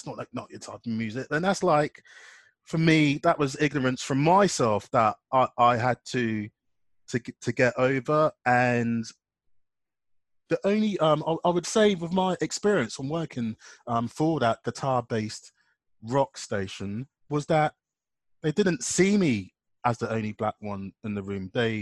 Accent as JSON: {"language": "English", "town": "Reading", "region": "South East England", "country": "United Kingdom", "tie": "born or raised there", "said": "not just in my hometown of Reading in Berkshire, where I live"}